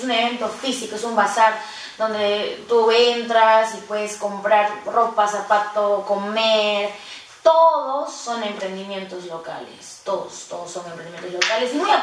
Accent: Iquitos, Loreto, Peru; yo soy de Iquitos y siempre me ha preocupado el tema de cómo los emprendedores generan los ingresos allá

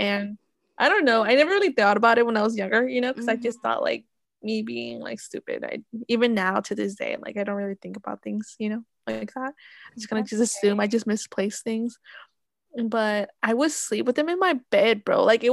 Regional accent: Oaxaca, Mexico; at least I'm from Oaxaca's, and I used to collect.

